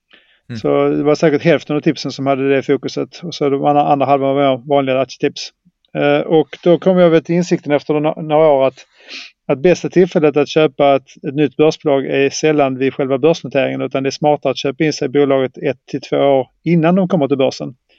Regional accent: Skåne, Sweden; Jag är som ni hör en äkta skåning.

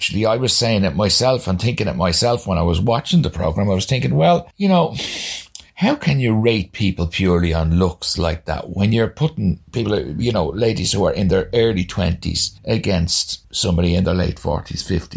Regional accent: Ireland; Try being Irish. Everybody has rejection as a child if you're Irish.

